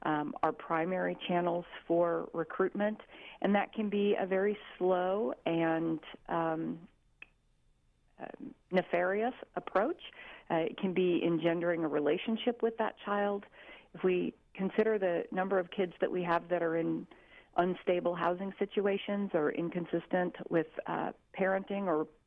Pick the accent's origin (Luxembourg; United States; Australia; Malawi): United States; Midwest; because I'm from the Midwest, and I would love to think that that was the ideal.